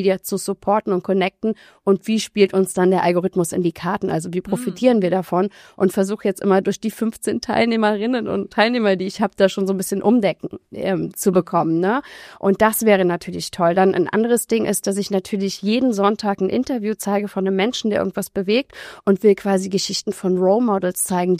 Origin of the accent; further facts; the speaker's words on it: Trier, Rhineland-Palatinate, Germany; also born or lived in Berlin; Ich habe hier studiert in Mainz. Ne? Und bin aber jetzt wieder zurückgekommen in meine Heimatstadt und wollte unbedingt was machen und auch was zurückgeben.